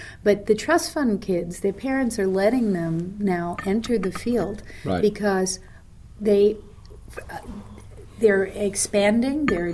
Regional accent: Brooklyn, New York, United States; I'm from Brooklyn, you know, and what kept popping up was Sheep's Head Bay in Brooklyn

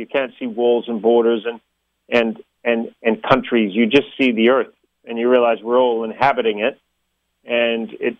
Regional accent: New Zealand; I come from New Zealand, I love New Zealand.

